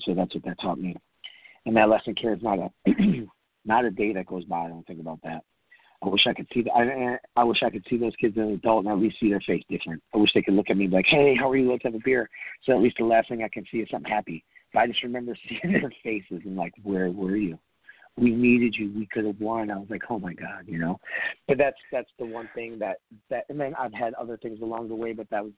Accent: Wisconsin, United States; I'm from Wisconsin, so hey, bowling, beer, bowling alleys, that was kind of normal.

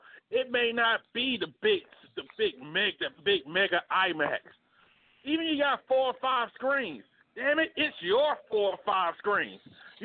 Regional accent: Montgomery, Alabama, United States; now in Phoenix, United States; I'm from Montgomery, Alabama. I'm born and raised. Now I live in Phoenix.

